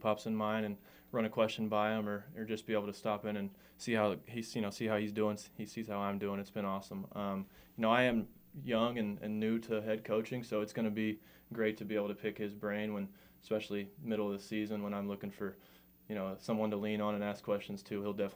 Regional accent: Lawton, Oklahoma, United States; You know, I was born and raised here in Lawton, Oklahoma, and I don't think I've seen that place change at all

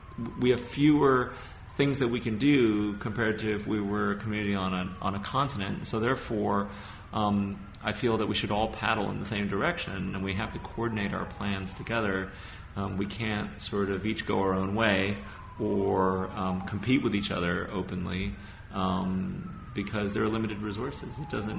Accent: Hawaii, United States; I grew up in Hawaii in the 70s, 80s. I've seen it. Hawaii was not an easy place.

